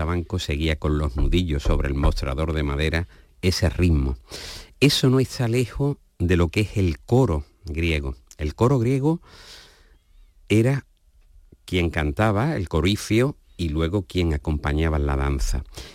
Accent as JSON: {"language": "Spanish", "town": "Jerez de la Frontera", "region": "Andalusia", "country": "Spain", "said": "que yo soy del barrio de San Miguel"}